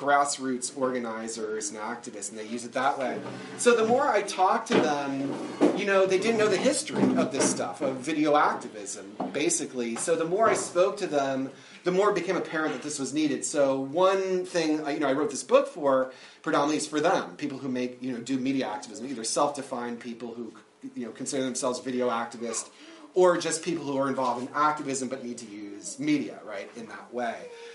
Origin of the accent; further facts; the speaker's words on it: New Jersey, United States; I'm from New Jersey, and I speak quickly, so I'll try not to.